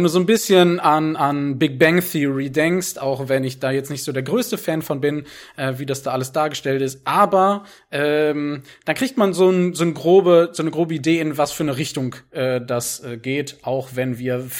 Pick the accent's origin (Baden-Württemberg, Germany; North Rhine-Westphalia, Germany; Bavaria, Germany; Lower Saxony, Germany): North Rhine-Westphalia, Germany; Lemgo; Ich komme aus Lemgo, das liegt in der Nähe von Bielefeld, wer das schon mal gehört hat und dran glaubt.